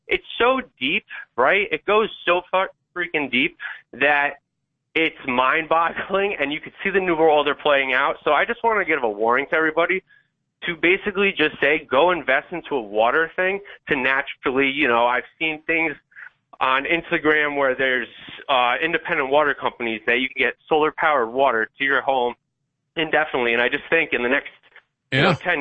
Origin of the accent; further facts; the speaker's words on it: New York, United States; Well, and you know, I'm a, you know, as a New Yorker, we hustle, right?